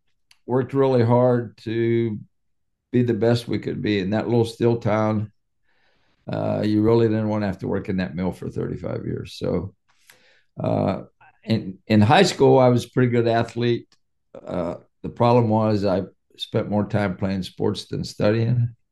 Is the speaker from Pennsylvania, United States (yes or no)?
yes; Aliquippa, Pennsylvania, United States; Well, I grew up in a little steel town called Aliquippa, Pennsylvania. It's about 20 miles northwest of Pittsburgh.